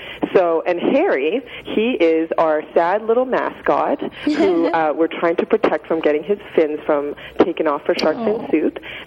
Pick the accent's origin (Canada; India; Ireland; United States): Canada; my parents are from Hong Kong. I grew up in Canada, so I am Chinese.